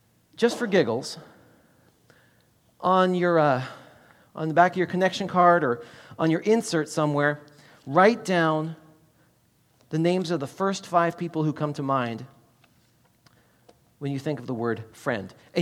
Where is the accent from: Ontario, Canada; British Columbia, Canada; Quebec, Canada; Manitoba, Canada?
British Columbia, Canada; Nelson; Nelson, British Columbia is my hometown growing up there.